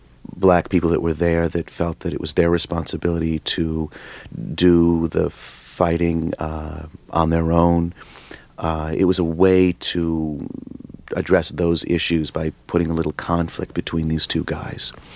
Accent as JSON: {"language": "English", "region": "Michigan", "country": "United States", "tie": "born or raised there", "said": "I grew up outside of Detroit, and I was certainly old enough to remember, but I was in a very white, upwardly mobile kind of community"}